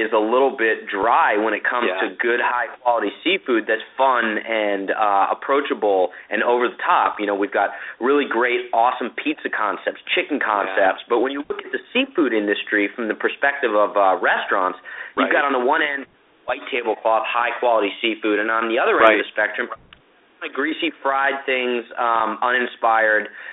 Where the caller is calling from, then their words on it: Huntington Beach, California, United States; Well, I'm calling today from Huntington Beach, California, so coast to coast.